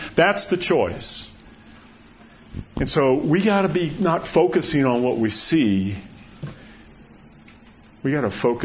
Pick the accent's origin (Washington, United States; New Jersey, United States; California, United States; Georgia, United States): California, United States; Phelan; I was born in Phelan, grew up in Phelan. I'm going to die in Phelan.